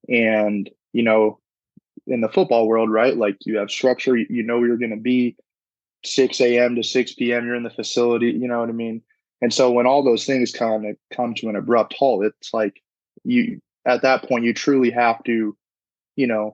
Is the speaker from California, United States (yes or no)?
yes; California, United States; We're both from California, so we would always train together.